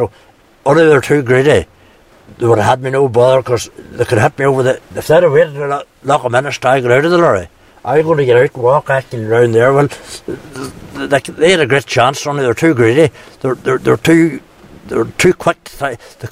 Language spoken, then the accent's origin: English; Tralee, Munster, Ireland; born there; I was born in Tralee.